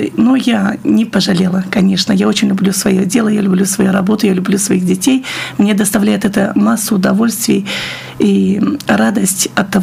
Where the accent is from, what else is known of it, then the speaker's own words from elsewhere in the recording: Vologda Oblast, Russia; я сама из Кириловского района, мы любим с детьми отдыхать у меня на родине.